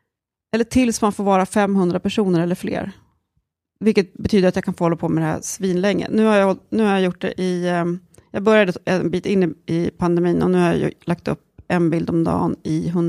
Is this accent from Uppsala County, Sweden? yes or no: yes; Uppsala, Uppsala County, Sweden; I Uppsala.